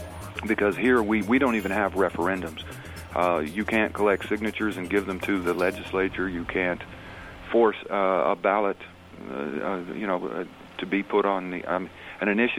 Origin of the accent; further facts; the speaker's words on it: Texas, United States; And my hometown or county here of Harris County probably has twice the number, the average number of Texans.